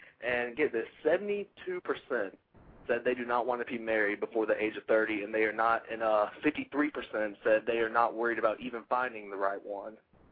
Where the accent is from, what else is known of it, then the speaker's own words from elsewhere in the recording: Philadelphia, Pennsylvania, United States; I grew up in Philadelphia. I don't know if you've been up there. I'm a big Eagles fan. And so that's where I was born and raised.